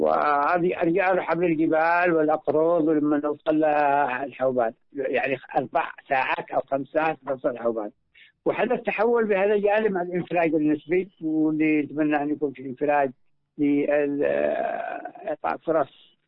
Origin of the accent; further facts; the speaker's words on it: Al Hudaydah, Yemen; أنا من الحديدة